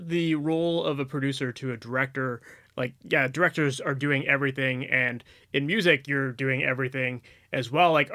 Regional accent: Ontario, Canada; I grew up just out of Toronto.

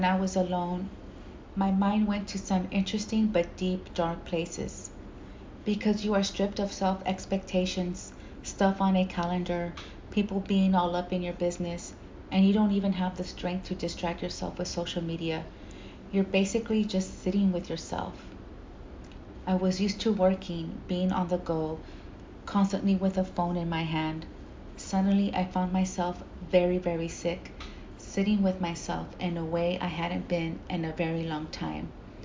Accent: the South, United States; Somehow, maybe because I'm from the South, I became obsessed with taking a trip to Charleston, South Carolina.

